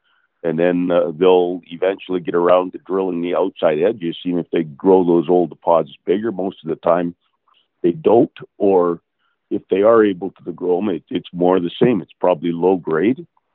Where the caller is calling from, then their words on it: British Columbia, Canada; I'm in British Columbia and it's very cold and there's a lot of dry heat here, so I might sound a little stuffy.